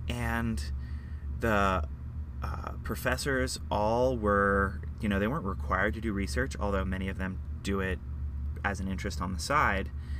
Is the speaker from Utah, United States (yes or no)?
yes; Utah, United States; I'm a fourth-year med student at Rocky Vista. I grew up in Utah, went to high school there, and then I went to Weber State University in Utah